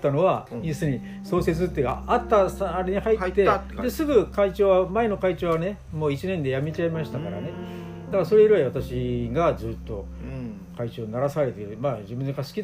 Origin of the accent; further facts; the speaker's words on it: Akita, Japan; born there; 東北ですからね、私も秋田生まれですから